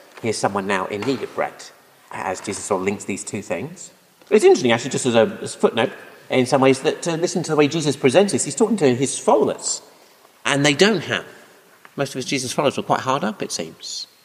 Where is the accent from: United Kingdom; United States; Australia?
United Kingdom; We're quite British, we don't do that kind of thing.